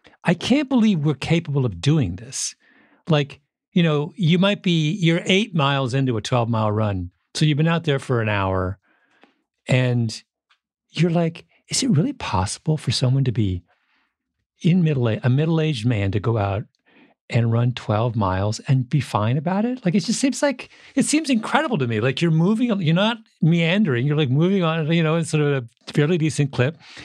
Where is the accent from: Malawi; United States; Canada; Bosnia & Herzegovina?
Canada; I grew up in Canada I've gone running in minus 20 before.